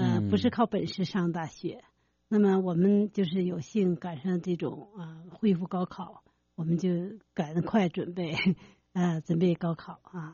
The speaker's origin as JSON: {"language": "Chinese", "town": "Qiqihar", "region": "Heilongjiang", "country": "China", "said": "我们是齐齐哈尔的。"}